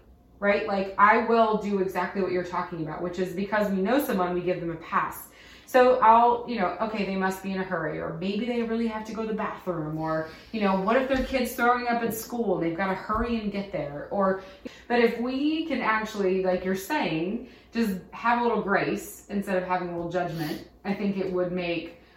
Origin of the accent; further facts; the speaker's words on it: Oklahoma, United States; I'm also from Oklahoma.